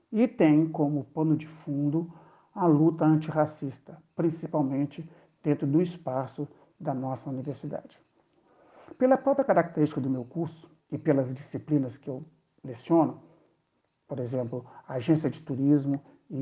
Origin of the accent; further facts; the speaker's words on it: Belo Horizonte, Minas Gerais, Brazil; born there; Sou nascido em BH, Minas Gerais.